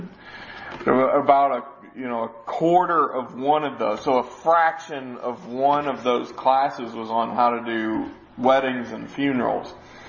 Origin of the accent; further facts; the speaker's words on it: Arkansas, United States; Remember, I'm from Arkansas.